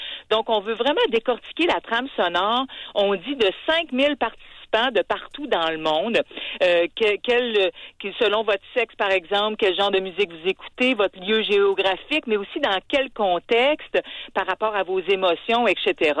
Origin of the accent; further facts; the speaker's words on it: Quebec, Canada; en tout cas chez nous au Québec